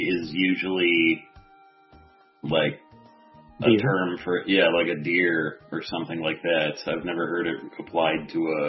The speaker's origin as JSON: {"language": "English", "region": "the American West", "country": "United States", "said": "Buckaroos and I'm from the American West, so..."}